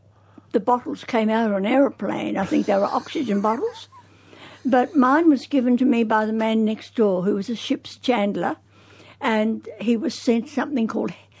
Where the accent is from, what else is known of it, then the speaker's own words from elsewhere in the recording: New Zealand; Well, when I was 3 and a half, we went to New Zealand. My father was to build a battery factory for Exide, and war broke out and we couldn't come back. So I was there, I was educated in New Zealand.